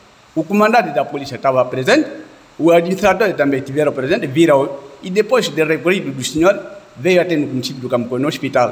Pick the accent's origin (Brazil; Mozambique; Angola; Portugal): Angola; Camucuio, Namibe; Vim do município do Camucuyo.